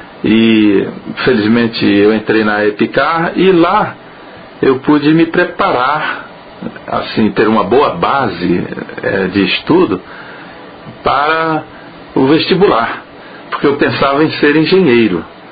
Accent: Recife, Pernambuco, Brazil; born there; tenho 59 anos. Nasci no Recife

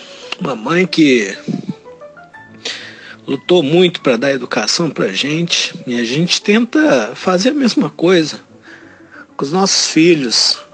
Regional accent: Belo Horizonte, Minas Gerais, Brazil; Eu sou mineiro, eu sou aqui de Belo Horizonte

